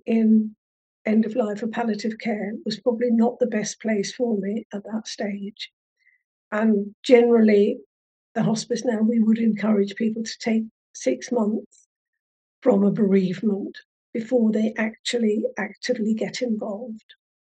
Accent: Ireland; Now, as I said before, I'm Irish. I come from an Irish, large Irish family.

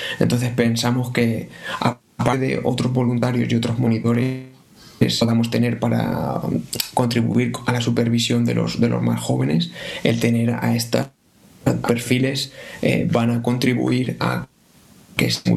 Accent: Chelva, Valencian Community, Spain; cuando yo cansino toda mi vida con mi pueblo, con Chelva

